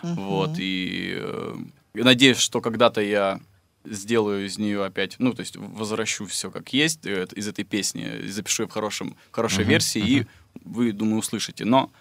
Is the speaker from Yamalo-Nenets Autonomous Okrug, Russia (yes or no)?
yes; Salekhard, Yamalo-Nenets Autonomous Okrug, Russia; Я в Салехарде, в своем в родном городе, ну, где в городе, в принципе, где я прожил очень долгое время, 16 лет.